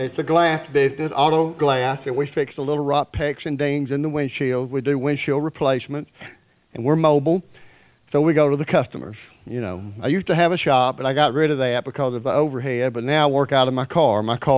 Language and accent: English; Arkansas, United States; also born or lived in Mississippi; I'm originally from Arkansas. I just moved from Tunica, Mississippi, back to Arkansas, my hometown. And I've been in Mississippi for about 12 years.